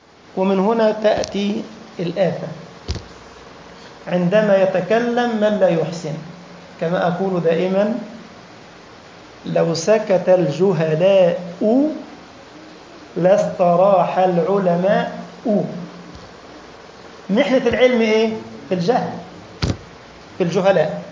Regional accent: Egypt; now in Libya; عندنا في مصر بيسموها كده، معرفش هنا بيسموها ايه، بيسموها ايه في ليبيا يا دكتور؟

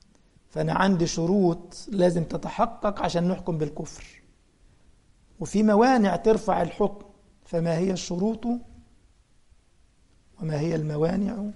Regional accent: Egypt; بدليل شوف مثلا في مصر، أنا مصري، في مصر السنة 12 شهر صح؟

